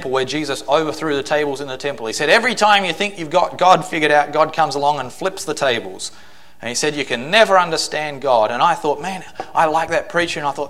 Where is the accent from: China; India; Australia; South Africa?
Australia; now in United States; My birthday, by coincidence, I'm an Australian who was destined. I was destined to become an American.